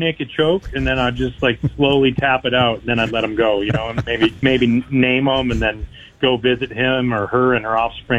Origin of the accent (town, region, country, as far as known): Canada